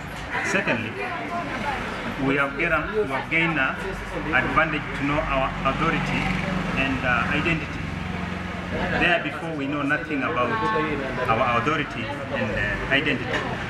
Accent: Loitokitok, Kajiado County, Kenya; I came all along from Laitoktok in my county Kajiado.

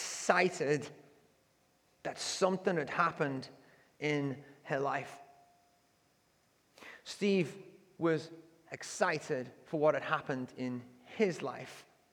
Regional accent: England, United Kingdom; The small church that I grew up in England, was called Springwell Road Church.

